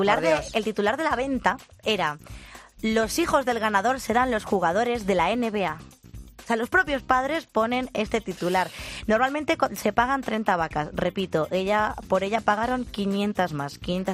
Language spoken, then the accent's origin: Spanish; Medina del Campo, Castile and León, Spain; ¡Ay, las fiestas de Medina del Campo en mi pueblo!